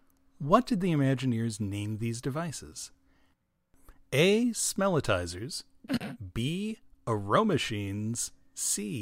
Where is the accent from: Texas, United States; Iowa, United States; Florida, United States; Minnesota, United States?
Florida, United States; Growing up in Florida, like the Doll Museum was literally like 20 minutes from Disney World.